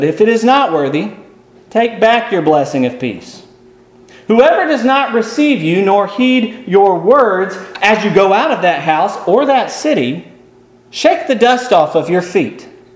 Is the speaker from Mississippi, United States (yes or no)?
yes; Mississippi, United States; Well, you know, I come from Mississippi, which is the hospitality state.